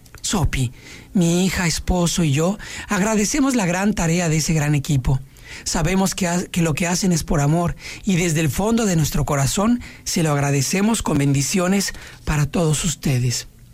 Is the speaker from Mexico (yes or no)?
yes; Mexico City, Mexico; me recordaba mi infancia en la Ciudad de México, cuando escuchaba radio infantil